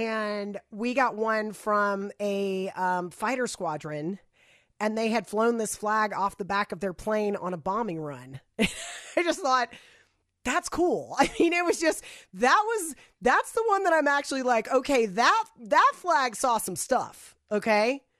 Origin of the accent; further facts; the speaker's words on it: Florida, United States; Granted, I'm from Florida, so you can do this all winter long.